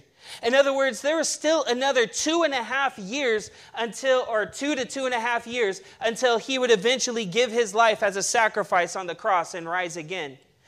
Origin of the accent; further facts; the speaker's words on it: the South, United States; I grew up in the South, and then, like, you're born Christians there.